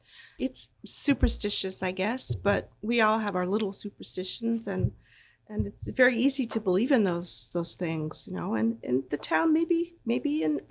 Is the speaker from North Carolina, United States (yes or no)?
yes; North Carolina, United States; now in Illinois, United States; You know, I grew up in a military family. I lived all over the U.S. I was born in North Carolina and lived there mostly. But I guess I'm from Illinois now.